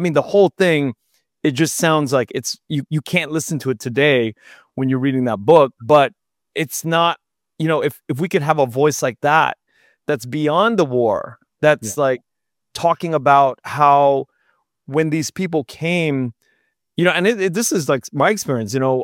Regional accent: United States; born there; And I was born in the United States.

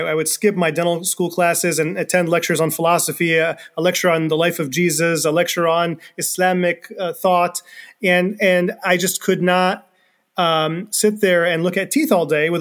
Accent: United States; I was born and raised here. I'm American, but I also have family in Egypt, and I was born and raised Muslim, still am Muslim.

